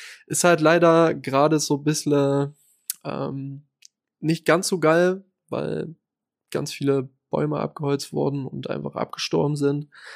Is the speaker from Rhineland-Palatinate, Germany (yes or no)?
no; Saxony-Anhalt, Germany; now in Leipzig, Germany; Ich bin gewählter Leipziger. Ich komme ursprünglich aus dem Harz. Aus dem wunderschönen Harzkreis.